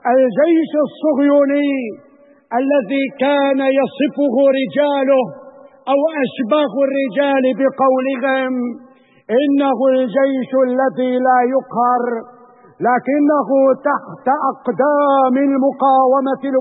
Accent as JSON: {"language": "Arabic", "country": "Syria", "said": "فأنا عربي وأنا سوري ومن قبل أنا مسلم."}